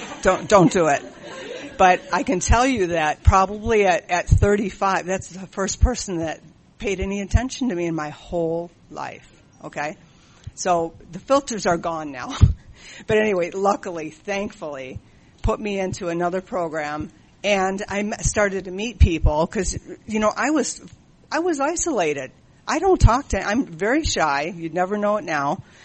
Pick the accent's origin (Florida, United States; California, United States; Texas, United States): California, United States; And I started to say, I'm from San Fernando Valley.